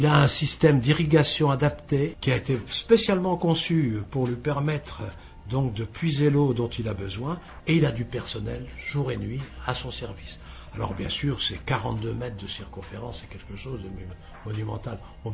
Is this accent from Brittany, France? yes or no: yes; Brittany, France; je suis breton, donc je peux vous le dire